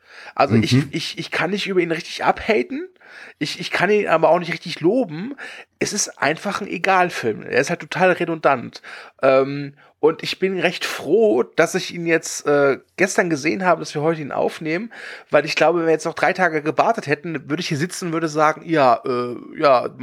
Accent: Rhineland, Germany; Jetzt musst du mir als Rheinländer erklären, was das bedeutet.

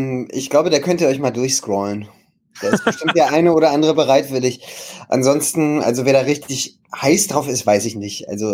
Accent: Berlin, Germany; Also ich bin mitten in Berlin geboren und habe auch nie woanders gelebt, aber bei uns zu Hause wurde Hochdeutsch gesprochen.

